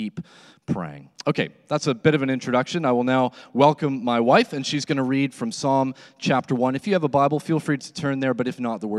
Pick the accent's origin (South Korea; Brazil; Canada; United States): Canada; even though she's married to me and I'm Canadian